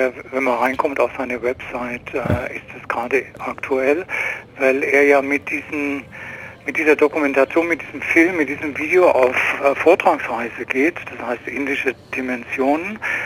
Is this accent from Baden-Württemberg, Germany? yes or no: yes; Ulm, Baden-Württemberg, Germany; born there; Ja, ja, ich bin hier in Ulm geboren